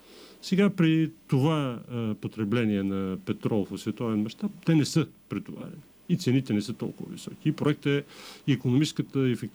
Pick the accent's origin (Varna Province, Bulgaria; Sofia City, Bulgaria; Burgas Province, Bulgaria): Burgas Province, Bulgaria; Burgas; born there; аз между другото също съм роден в Бургас